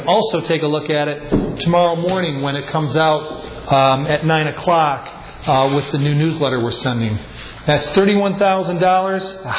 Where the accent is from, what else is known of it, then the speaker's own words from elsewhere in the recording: Buffalo, New York, United States; not only because I grew up in Buffalo and they had new construction in the 60s